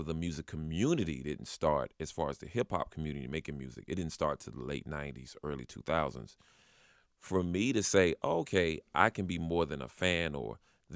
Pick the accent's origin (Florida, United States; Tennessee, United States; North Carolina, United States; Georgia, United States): North Carolina, United States; Winston-Salem; I live in Winston-Salem. I was from Winston-Salem. I went to see Winston-Salem State.